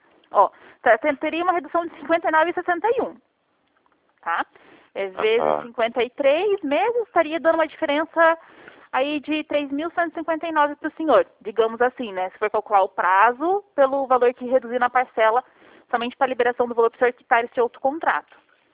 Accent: Curitiba, Paraná, Brazil; eu sou de Curitiba, tá?

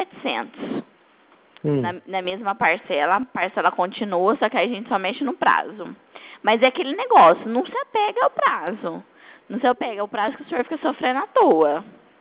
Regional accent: Bebedouro, São Paulo, Brazil; Não, nós somos aqui de Bebedouro. Pertinho de Barretos.

